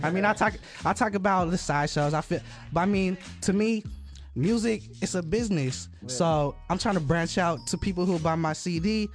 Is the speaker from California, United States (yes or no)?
yes; California, United States; I'm from the Bay, so.